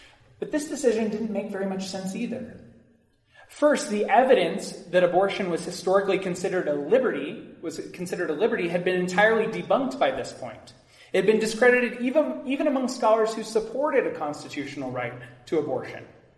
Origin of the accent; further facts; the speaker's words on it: Colorado, United States; And that's why in my home state of Colorado, it has been legal since then